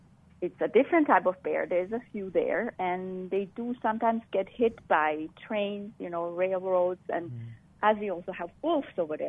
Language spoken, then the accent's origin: English; Switzerland; I'm from Switzerland.